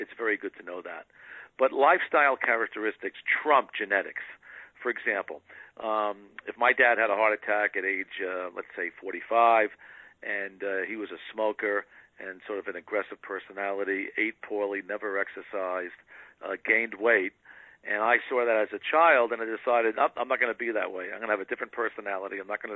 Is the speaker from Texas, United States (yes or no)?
no; New York, United States; You know, you're from New York. I grew up in New York.